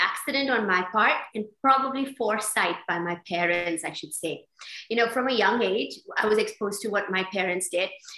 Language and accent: English; Mysore, Karnataka, India; I grew up in Mysore, which is a beautiful, lovely city.